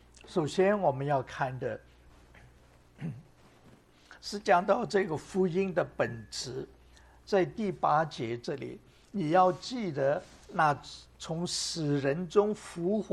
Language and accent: Chinese; China; 我就会想起我们中国人都很熟悉的，最近这2-3年很熟悉的不忘初心。